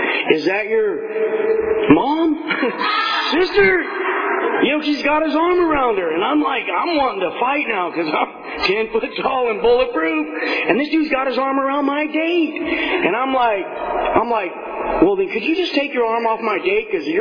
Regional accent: California, United States; I'm undercover from California. Badge number 209. That's our area code, you know what I mean?

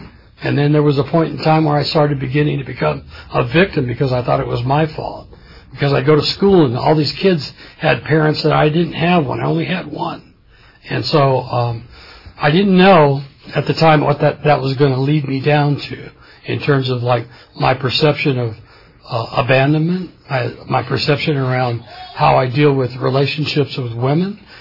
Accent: Porterville, California, United States; born there; I was born in Porterville, California, and my dad was a farmer

